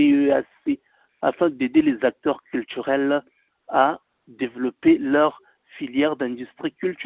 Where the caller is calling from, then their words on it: Republic of the Congo; Bonjour, je suis du Congo Brazzaville et j'appelle juste